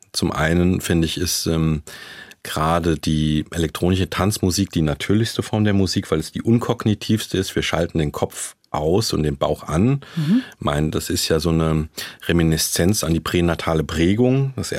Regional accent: Rhineland-Palatinate, Germany; also born or lived in Bonn / Hamburg; Ich habe ja nach meinem Abitur in Bonn studiert, habe dann mal in Hamburg gelebt. Westerwald, das ist meine Heimat, da habe ich alles, kenne alles, da bin ich drauf konditioniert.

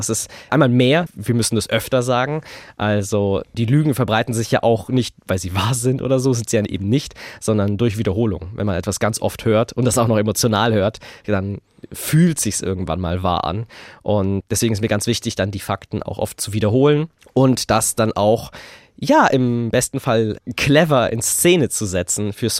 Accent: Augsburg, Bavaria, Germany; aus meiner Heimatstadt, aus Augsburg.

